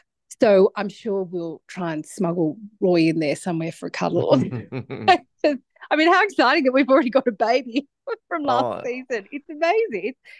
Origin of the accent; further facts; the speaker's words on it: New South Wales, Australia; I grew up in the Snowy Mountains on a property, a sheep and cattle property on the Monero.